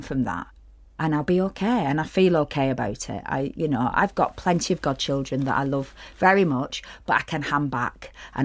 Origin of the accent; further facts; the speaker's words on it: Bolton, North West England, United Kingdom; growing up in Bolton as well, those sort of small places that have sort of a magic to them, but there's a dark magic there.